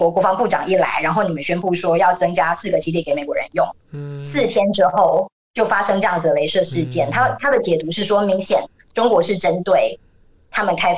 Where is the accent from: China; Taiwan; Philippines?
Philippines; 中国他不应该告诉我们菲律宾人什么话该说什么话不该说